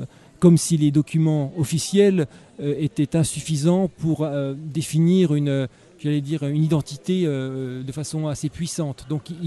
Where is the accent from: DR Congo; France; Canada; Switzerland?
France; born there; je suis d'origine catholique, ce qui est le cas. Je suis né en France, j'ai été baptisé.